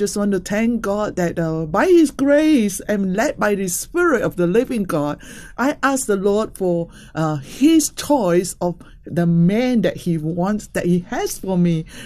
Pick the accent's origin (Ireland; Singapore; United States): Singapore; from Singapore